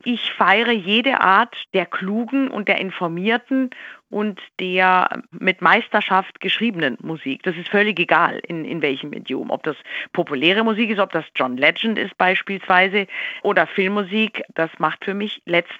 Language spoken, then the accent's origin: German; Baden-Württemberg, Germany; born there; Immerhin, ich bin im Schwarzwald geboren.